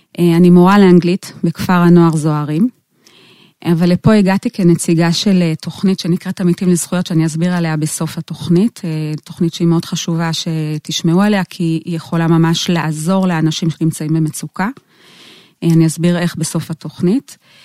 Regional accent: Switzerland; also born or lived in Netanya / Gush Etzion; now in Israel; גדלתי, התחלתי את דרכי בשוויץ, אחרי זה עלינו, הייתי בנתניה, אחרי זה בגוש עציון, אחרי זה בנחלים.

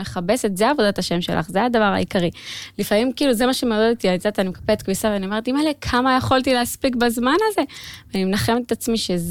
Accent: Kiryat Gat, Southern District, Israel; בקרית גת.

